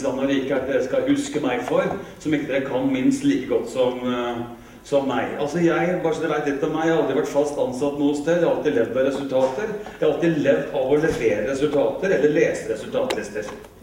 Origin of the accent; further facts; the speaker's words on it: Larvik, Vestfold, Norway; Og jeg blir kongen av Bjerregata der jeg vokste opp i Larvik.